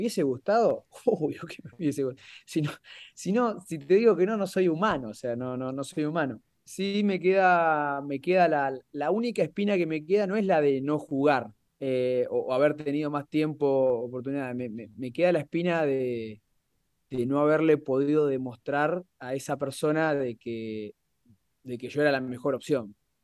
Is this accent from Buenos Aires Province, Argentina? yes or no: no; Santa Fe, Argentina; Soy muy santafesino.